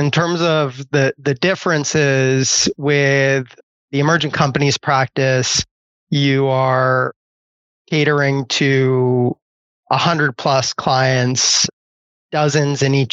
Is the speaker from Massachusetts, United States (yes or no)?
yes; Massachusetts, United States; moved away as an adult; So I grew up in Massachusetts, actually went to Stanford for undergrad to kind of try a different atmosphere, if you will.